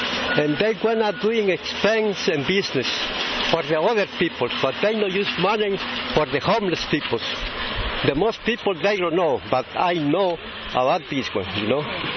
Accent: Guatemala; I am from Guatemala.

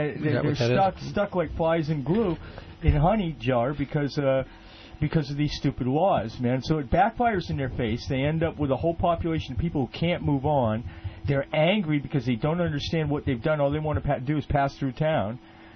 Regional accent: Maine, United States; I'm an American, and I'm from a different part of the country where we respect things like that.

